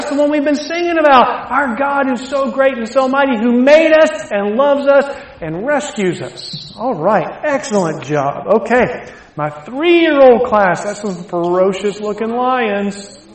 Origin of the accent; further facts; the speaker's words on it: Alabama, United States; I'm from Alabama, so I say y'all sometimes.